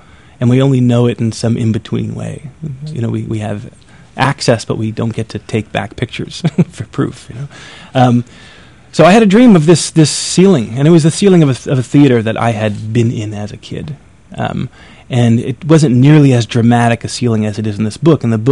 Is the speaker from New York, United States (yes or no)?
yes; Queens, New York, United States; not just where I grew up in Queens.